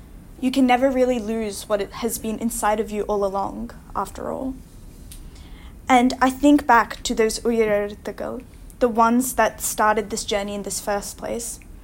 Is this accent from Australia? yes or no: yes; Melbourne, Victoria, Australia; also born or lived in Thailand; I've actually lived in Melbourne since the age of 2.5, and I was born in Thailand. I lived in South Africa for like 6 or 8 months. So I've actually never really lived in India